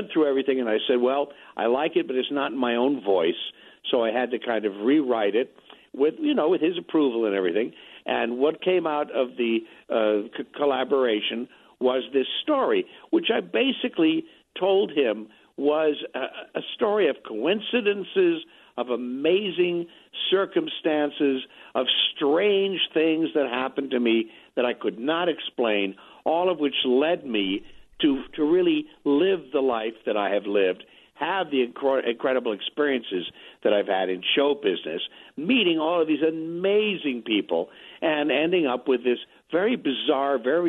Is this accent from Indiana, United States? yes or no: yes; Goshen, Indiana, United States; I'm from Goshen, Indiana, you know, northern Indiana, near Elkhart and South Bend and all of that.